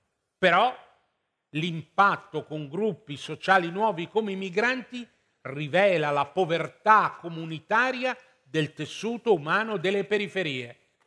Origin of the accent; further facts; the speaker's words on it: Rome, Lazio, Italy; perché io sono di Roma, non so se si è capito.